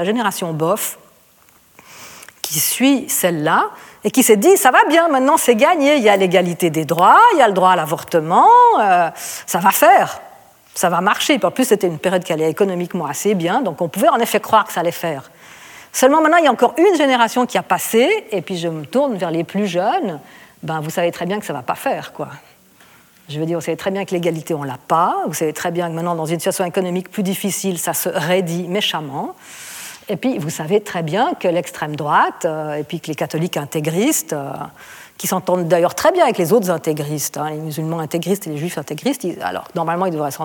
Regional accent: Switzerland; Il y avait des luttes genre manif, chez nous en Suisse

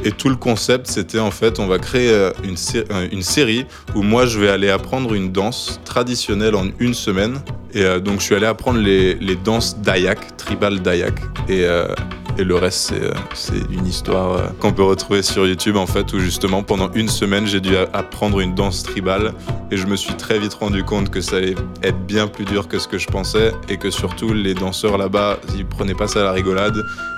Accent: France; je suis un Français de 25 ans qui est passionné de créer des projets

